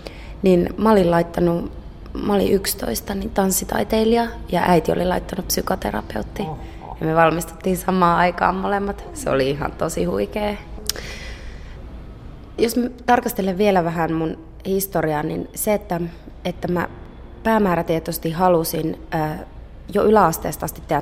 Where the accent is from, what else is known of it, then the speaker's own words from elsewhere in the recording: Nurmes, North Karelia, Finland; tullut opettamaan Nurmekseen, josta mä oon kotoisin Pohjois-Karjalasta